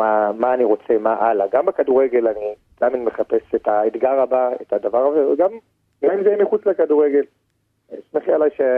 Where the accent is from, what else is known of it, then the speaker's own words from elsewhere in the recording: Modiin, Central District, Israel; לפתוח אקדמיה בעיר שגדלתי בה, במודיעין